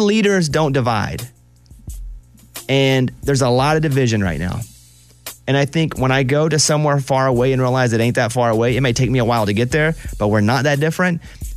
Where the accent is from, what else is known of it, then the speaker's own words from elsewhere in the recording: Mountain Pine, Arkansas, United States; I'm from Mountain Pine, Arkansas, population 700, where you feel like the world is so big and you will never see parts of it